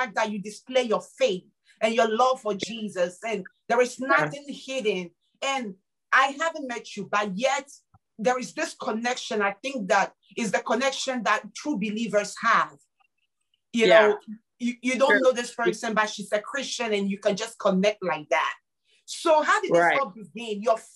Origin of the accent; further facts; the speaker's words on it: Ghana; I'm from Ghana originally.